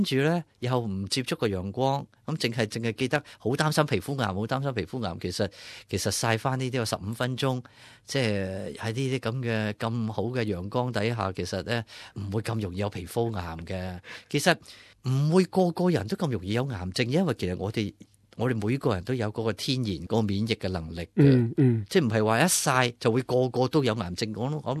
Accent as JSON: {"language": "Cantonese", "country": "China", "said": "我谂我哋中国人好特别啦"}